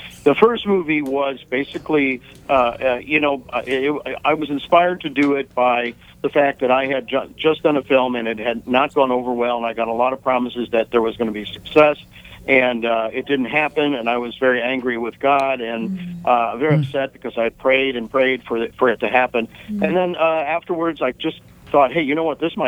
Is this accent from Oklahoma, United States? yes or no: no; Frankfort, Illinois, United States; Well, I'm actually from Frankfort, Illinois, which is approximately, I don't know, 10 or 15 miles south of Chicago.